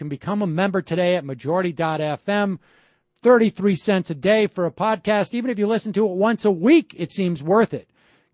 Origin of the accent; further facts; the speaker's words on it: Worcester, Massachusetts, United States; it was shot in my hometown in Worcester, and I liked that.